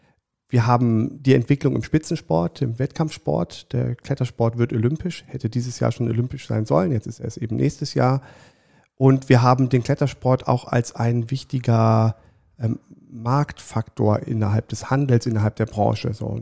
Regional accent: Siegburg, North Rhine-Westphalia, Germany; ich bin in Siegburg groß geworden, also in der Nähe von Bonn

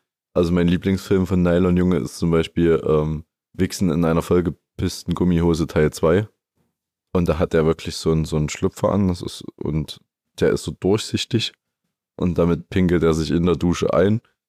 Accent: Weida, Thuringia, Germany; Also in Kreiz, und ich bin ja aus Weida, und das ist, naja, mit dem Auto fährst du da vielleicht 15 Minuten rüber.

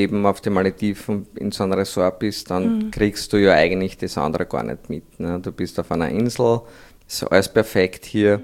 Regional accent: Austria; wir sind aus Österreich, wenn wir nicht einmal in den Meer zugang

